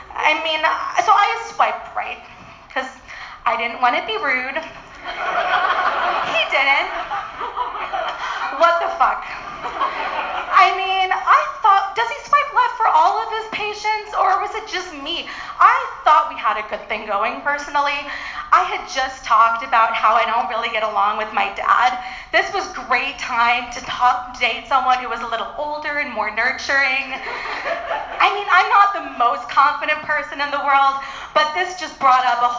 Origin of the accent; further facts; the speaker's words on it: Berkeley, California, United States; mostly coming down to astrology, because I'm from Berkeley.